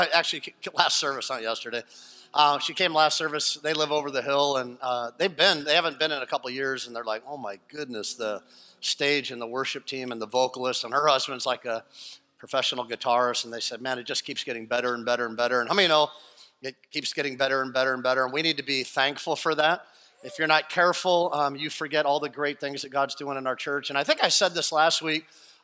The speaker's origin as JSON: {"language": "English", "town": "Westlake Village", "region": "California", "country": "United States", "tie": "born or raised there", "said": "I grew up in Westlake Village, and I'm like, what?"}